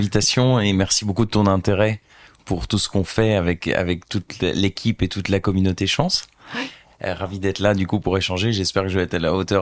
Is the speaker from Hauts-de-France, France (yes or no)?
yes; Hauts-de-France, France; moved away as an adult; also born or lived in Argentina; je viens du nord de la France, de ouais. Picardie, et ma maman, mon papa est français, ma mère est égyptienne, sa famille est italienne libanaise.